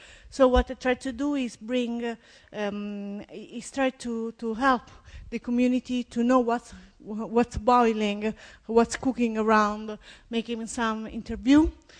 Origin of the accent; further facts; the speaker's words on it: Italy; English is a second language; I come from Italy.